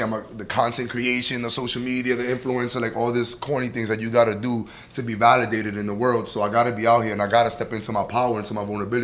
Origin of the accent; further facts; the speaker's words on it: New York City, New York, United States; And I love buses because we're from New York City. MTA is always running late or whatever, right?